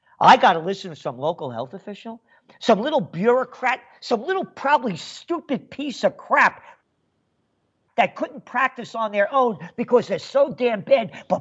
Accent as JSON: {"language": "English", "country": "United States", "said": "It's again, I'm an American."}